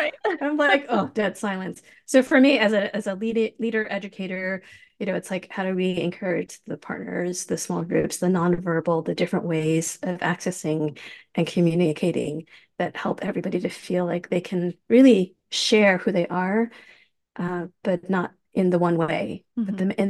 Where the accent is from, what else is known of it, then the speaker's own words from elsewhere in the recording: Long Island, New York, United States; accent: Midwestern; also born or lived in England / Manhattan; I've been told I have a Midwestern accent, which is funny because I was born in England, grew up in Long Island. I do not have a Long Island accent and have lived many years in Manhattan.